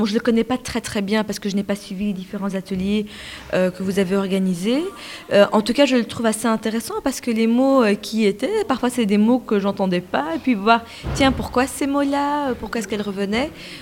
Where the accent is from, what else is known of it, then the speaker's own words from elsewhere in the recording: Berchem-Sainte-Agathe, Brussels-Capital Region, Belgium; born there; ce sont mes grands-parents qui sont arrivés à Molenbeek, mes parents ont grandi, se sont mariés à Molenbeek, je suis née à Berkheim-Sainte-Agathe, là je suis maman d'un petit garçon de 3 ans et demi qui est la quatrième génération molenbeekois.